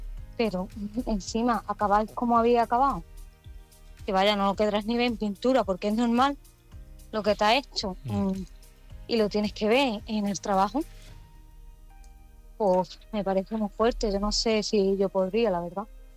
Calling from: Malaga, Andalusia, Spain; de Málaga.

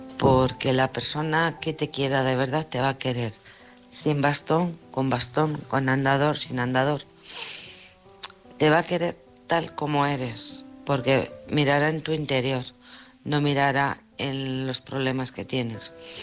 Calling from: Alcorcón, Community of Madrid, Spain; de Alcorcón.

